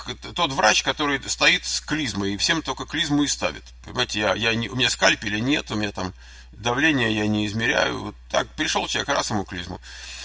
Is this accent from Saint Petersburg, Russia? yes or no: no; Moscow, Russia; Я родился на Войковской, потом мы жили в Лефортово много лет, потом мы жили хорошо во Мневнике, улица Демьяна Бедного.